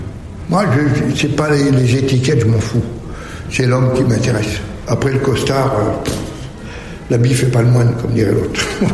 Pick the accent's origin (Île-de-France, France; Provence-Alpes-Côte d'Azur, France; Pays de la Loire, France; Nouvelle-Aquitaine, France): Île-de-France, France; Paris; Et donc, je viens de Paris